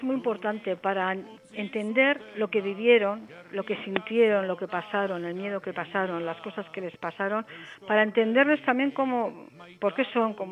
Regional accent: Navarre, Spain; yo soy navarra, en Navarra no se vivió un frente de guerra, ¿no? Mi familia, mis antepasados no vivieron la guerra

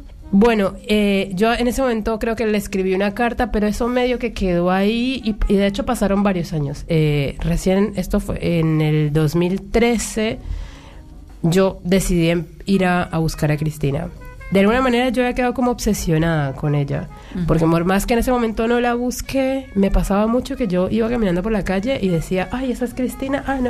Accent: Colombia; moved away as an adult; now in Buenos Aires, Argentina; Yo soy colombiana, en el 2007 vine a vivir acá a Buenos Aires

